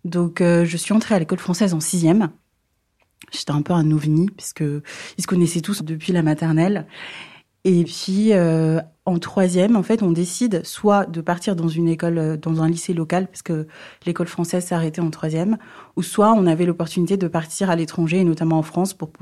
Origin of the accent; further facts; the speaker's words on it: Moroni, Grande Comore, Comoros; born there; Alors, je suis née aux Comores, c'est des îles, dans l'océan Indien, près de Madagascar, île Maurice, La Réunion. Et je suis née dans la capitale, Moroni.